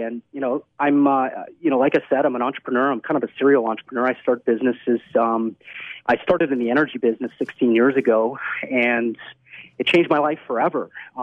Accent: Toronto, Ontario, Canada; now in United States; I am from Toronto. Yeah. I did immigrate to the United States. Hey. I live currently down in Florida.

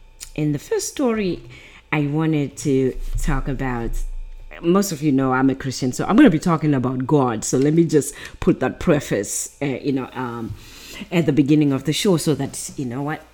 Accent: Zimbabwe; most of you now know that I'm from Zimbabwe

